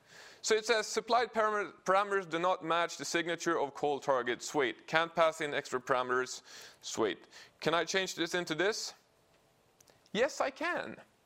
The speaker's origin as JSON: {"language": "English", "country": "Sweden", "said": "I'm from Sweden. You should be happy I'm not going bork, bork, bork and look like a little chef."}